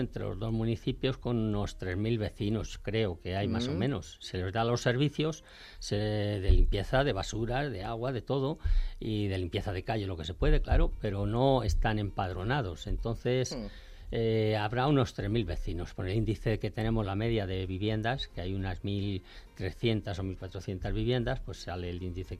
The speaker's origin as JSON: {"language": "Spanish", "town": "Zarzalejo", "region": "Community of Madrid", "country": "Spain", "tie": "born there", "said": "Sí, sí, yo soy nacido en Zarzalejo, de los que nacíamos en las casas todavía, ¿no?"}